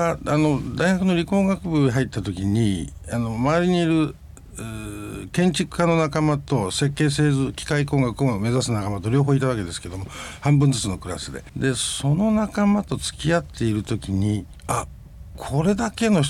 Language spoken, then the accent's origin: Japanese; Shizuoka, Japan; 自分は長男で育ってますから、静岡に戻ってこなきゃならない。